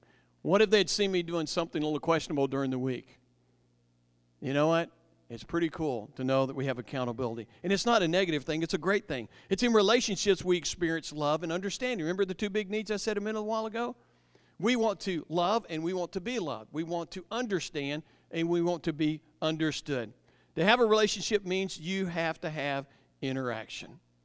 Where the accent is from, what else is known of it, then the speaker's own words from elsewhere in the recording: the South, United States; Hey, I grew up in the South.